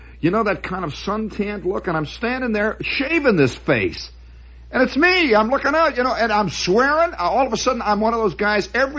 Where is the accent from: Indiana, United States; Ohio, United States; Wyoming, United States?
Indiana, United States; Hammond